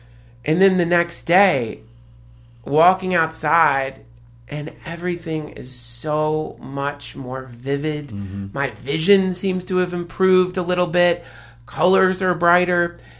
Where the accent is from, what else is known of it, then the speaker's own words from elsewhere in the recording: the South, United States; Hell no. I'm from the South too, man.